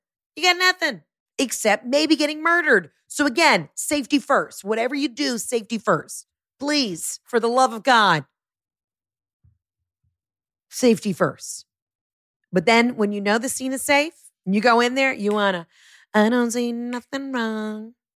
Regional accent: Scotland, United Kingdom; And I'm a Scottish woman. I'm a rare breed, built like a strong Highlander.

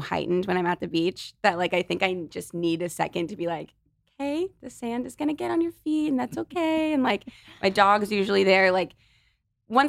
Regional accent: Los Angeles, California, United States; Here in LA.

